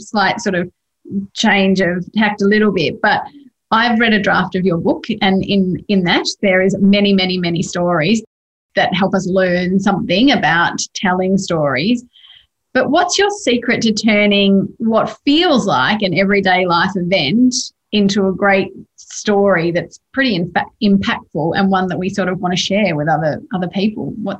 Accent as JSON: {"language": "English", "country": "Australia", "said": "And as an Australian, you think, our Australian airline has been grounded."}